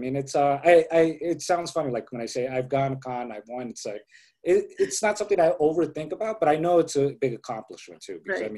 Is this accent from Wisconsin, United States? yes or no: no; Los Angeles, California, United States; also born or lived in Mexico; because I was born in Mexico and I was raised almost all my life here in Los Angeles.